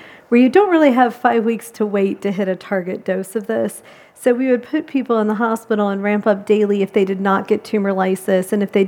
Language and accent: English; Chicago, Illinois, United States; now in Columbus, United States; so I'm in Columbus, Ohio. I grew up in Chicago, so I don't think it's a big city